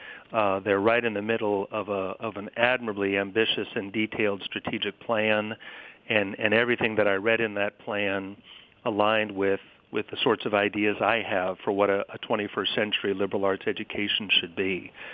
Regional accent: Tacoma, Washington, United States; I grew up in Tacoma, Washington, and in fact had never been east of the Mississippi until I went to Princeton for graduate school.

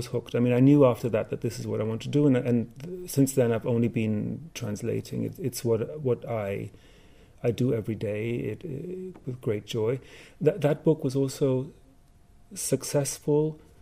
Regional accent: Greece; first language German; English is a second language; I've done quite a bit of German, which is my mother tongue as well, and Greek, which is in a sense also my mother tongue. I grew up there.

